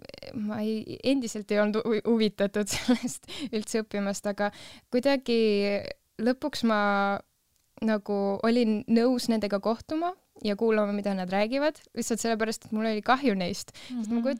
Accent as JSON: {"language": "Estonian", "town": "Tallinn", "region": "Harju County", "country": "Estonia", "said": "Ei, Tallinnas, ma olen Tallinnast."}